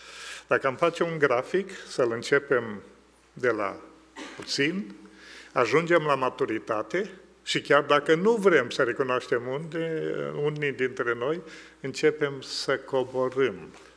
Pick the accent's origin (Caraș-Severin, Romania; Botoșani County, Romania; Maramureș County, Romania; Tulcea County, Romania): Botoșani County, Romania; Botoșani; Și eram din Botoșani și am spus: sigur.